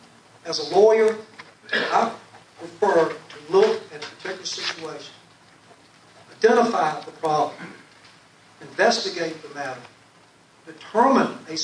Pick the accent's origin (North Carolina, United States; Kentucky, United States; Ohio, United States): North Carolina, United States; Wilmington; I have a unique position of being born and raised in Wilmington.